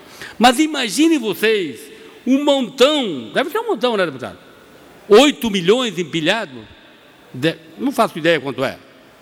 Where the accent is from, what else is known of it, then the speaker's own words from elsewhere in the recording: Brusque, Santa Catarina, Brazil; A minha cidade natal é Brusque, Botuverá, Brusque.